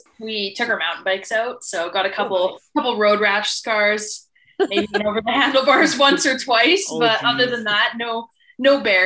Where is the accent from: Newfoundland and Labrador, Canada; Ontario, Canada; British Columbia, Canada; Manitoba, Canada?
Manitoba, Canada; Winnipeg; Well, pretty standard for growing up in Winnipeg, I think.